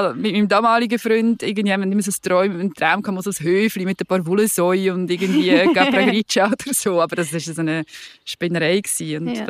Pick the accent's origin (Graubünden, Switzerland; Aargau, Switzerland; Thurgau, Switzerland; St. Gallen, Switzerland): Aargau, Switzerland; now in Nunningen, Switzerland; weil ich bin zwar im Aargau aufgewachsen, die prägende Zeit, aber meine Mami war aus der Ostschweiz, mein Vater von Zürich, jetzt bin ich schon länger da, jetzt eben in Nunningen.